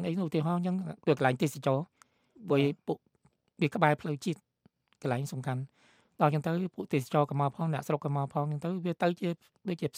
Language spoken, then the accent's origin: Khmer; Mekong Delta, Vietnam; moved away; ក្នុងនាមជាខ្មែរក្រមយើងចង់ឃើញខ្មែរទាំងអស់រួមរួមសាមគ្គីសន្តិភាពទៅយើងខ្មែរក្រមភៀសខ្លួនមកក៏បានសេចក្តីសុខ